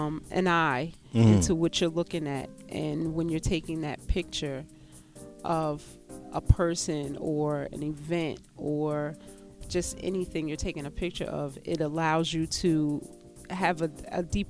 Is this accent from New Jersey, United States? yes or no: yes; Elizabeth, New Jersey, United States; Originally from Elizabeth, New Jersey.